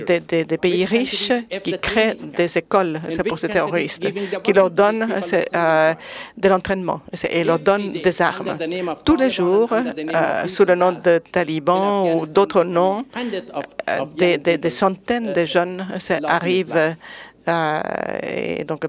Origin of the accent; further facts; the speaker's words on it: Afghanistan; Je viens d'Afghanistan